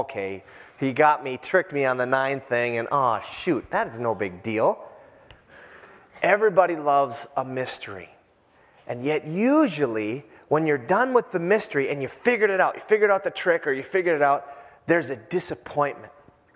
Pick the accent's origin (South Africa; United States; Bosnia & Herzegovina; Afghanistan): United States; Minnesota; I'm from the Iron Range, and we're a little slow.